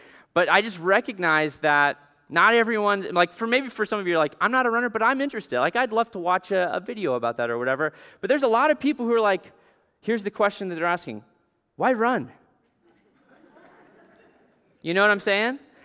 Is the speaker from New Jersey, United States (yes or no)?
no; Alaska, United States; there was a gas station about a mile and a half from my house where I grew up in Alaska called Curry's Corner.